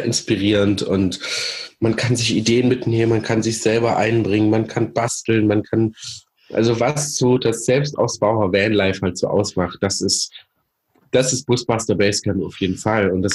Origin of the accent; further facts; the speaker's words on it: Thuringia, Germany; Und wer Thüringen kennt, meine Heimat, Geburtsort übrigens, mein Geburtsland, Bundesland sozusagen.